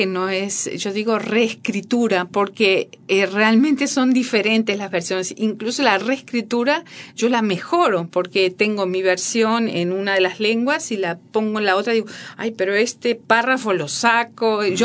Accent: Uruguay; yo soy uruguaya y me siento uruguaya.

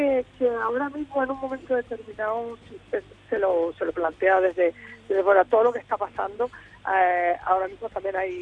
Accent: Canary Islands, Spain; moved away; cuando yo me fui de mi tierra, yo soy de una isla muy chiquita, yo soy de una isla que se llama Lanzarote, que está en las Islas Canarias.

